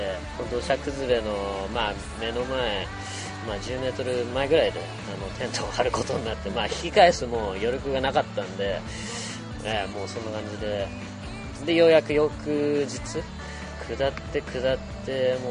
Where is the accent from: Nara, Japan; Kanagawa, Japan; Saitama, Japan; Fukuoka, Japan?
Kanagawa, Japan; Kamakura; 僕らは鎌倉出身で